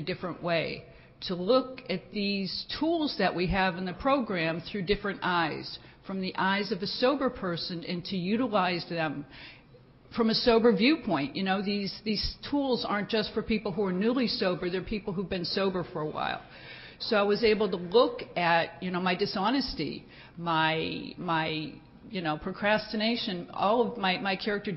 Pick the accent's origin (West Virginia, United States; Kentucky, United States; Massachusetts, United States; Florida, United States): Florida, United States; Fort Lauderdale; somebody found out I was from Fort Lauderdale and introduced her